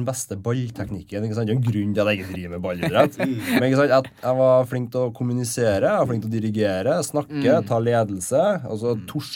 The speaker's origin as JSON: {"language": "Norwegian", "town": "Levanger", "region": "Trøndelag", "country": "Norway", "said": "Det åpnet en kickboxingklubb ganske raskt etterpå i Levanger, der jeg kommer fra."}